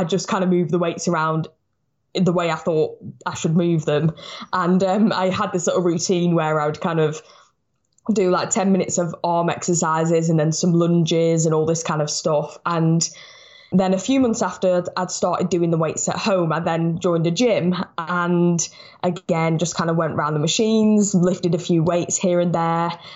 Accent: Blackpool, North West England, United Kingdom; moved away as an adult; now in London, United Kingdom; I'm currently living in London. I'm originally from Blackpool up in the north, but last year I decided I'm going to take the leap and I'm going to move to London

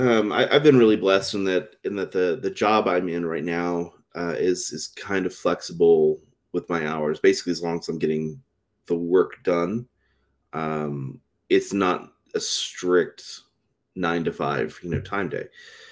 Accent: Texas, United States; I grew up in Texas, and I've never really had a chance to perform with my band there.

